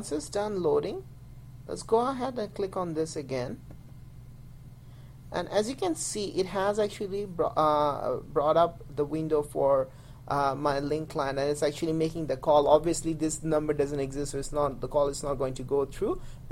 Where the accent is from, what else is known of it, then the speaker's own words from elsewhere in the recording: Canada; Since I'm from Canada, I have it for +1, so that's fine.